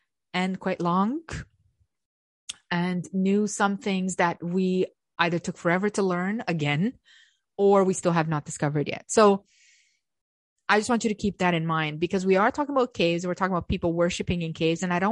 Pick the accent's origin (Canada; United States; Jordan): Canada; I know I'm Canadian. I should speak some French